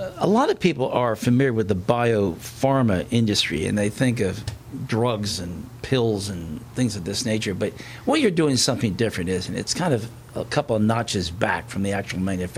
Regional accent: Philadelphia, Pennsylvania, United States; We're both from the Philadelphia area, and I learned that Greg is a LaSalle guy

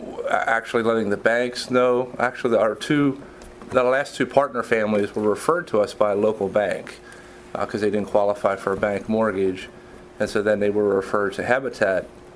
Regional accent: Breezewood, Pennsylvania, United States; Yes, I was born and raised in Breezewood, so I'm a local.

